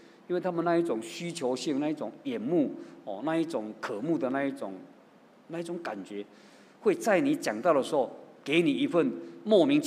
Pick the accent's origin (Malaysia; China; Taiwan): Taiwan; 他也不知道我从台湾来的